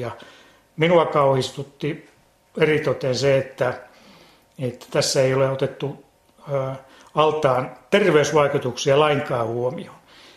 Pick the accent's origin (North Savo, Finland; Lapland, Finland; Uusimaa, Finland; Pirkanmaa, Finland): Lapland, Finland; Kemijärvi; kun olen tuosta Kemijärveltä kotoisin